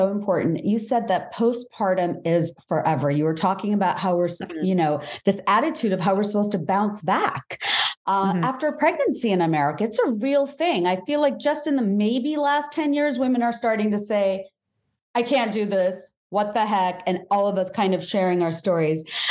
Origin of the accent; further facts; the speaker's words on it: Bangladesh; You know, I grew up in Bangladesh and I always just thought it was so strange.